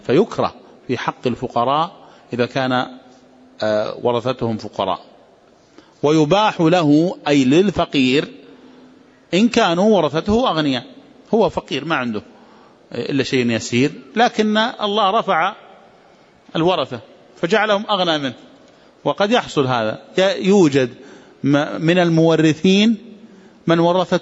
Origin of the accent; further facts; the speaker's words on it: Najd, Saudi Arabia; لكن عندنا في نجد إذا قال أوصيت بثلث مالي